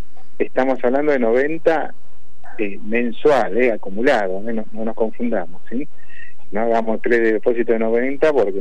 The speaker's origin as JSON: {"language": "Spanish", "town": "Claypole", "region": "Buenos Aires Province", "country": "Argentina", "tie": "born there", "said": "Yo soy nacido allá en Almirante Brown, digamos, en la zona de Claypole."}